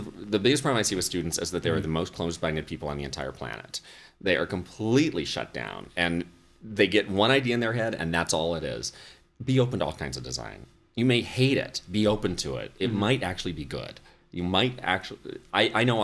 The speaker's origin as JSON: {"language": "English", "town": "Reno", "region": "Nevada", "country": "United States", "said": "I am indeed from Reno, Nevada."}